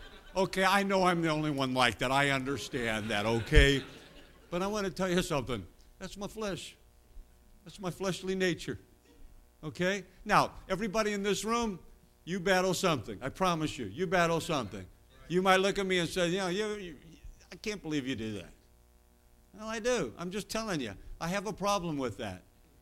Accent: Chicago, Illinois, United States; But I'm telling you, I'm from Chicago. Everything moves fast. If you slow down, you get run over in Chicago.

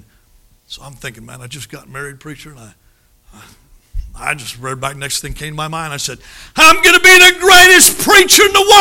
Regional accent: Minnesota, United States; Don't try to figure out my accent. I'm from northern Minnesota. But I've been married to a hillbilly for 30 years.

